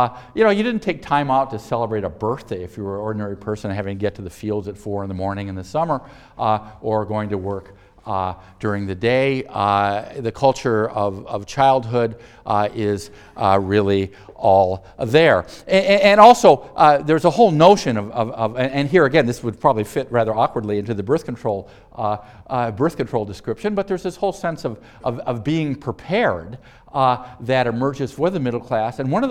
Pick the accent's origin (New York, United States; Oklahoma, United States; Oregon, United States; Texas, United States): Oregon, United States; I'm from Oregon. We didn't carry umbrellas because it rained all the time anyway